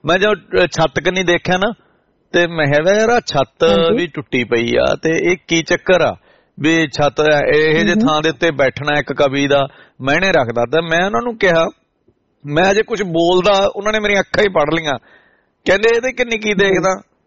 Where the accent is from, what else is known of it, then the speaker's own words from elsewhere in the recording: Sirsa, Haryana, India; moved away; ਹਰੀ ਸਿੰਘ ਦਿਲਵਰ ਸਾਡੇ ਸਰਸੇ ਜ਼ਿਲ੍ਹੇ ਤੋਂ ਆ, ਕਿਉਂਕਿ ਮੇਰੇ ਜ਼ਿਲ੍ਹੇ ਤੋਂ ਆ